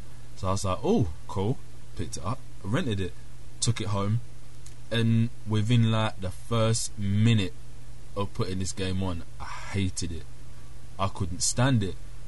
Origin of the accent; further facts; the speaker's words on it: United Kingdom; I am from the UK. I am British.